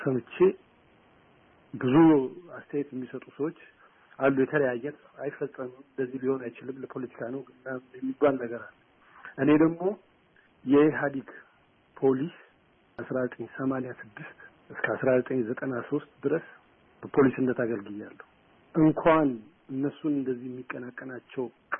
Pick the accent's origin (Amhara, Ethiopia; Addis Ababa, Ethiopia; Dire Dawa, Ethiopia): Addis Ababa, Ethiopia; የአዲስ አበባ ልጅ ነኝ።